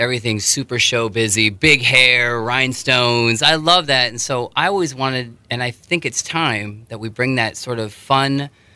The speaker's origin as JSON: {"language": "English", "town": "Houston", "region": "Texas", "country": "United States", "tie": "born or raised there", "said": "And the older I got, I really came back to my roots with country growing up in Houston."}